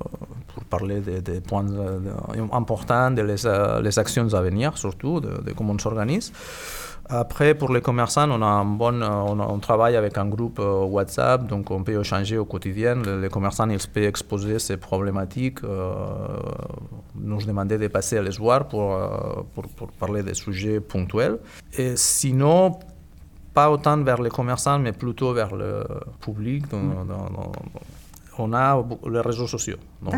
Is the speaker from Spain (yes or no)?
yes; Barcelona, Catalonia, Spain; French is a second language; now in Chaville, France; je suis originaire de Barcelone, installé à Chaville depuis 2020.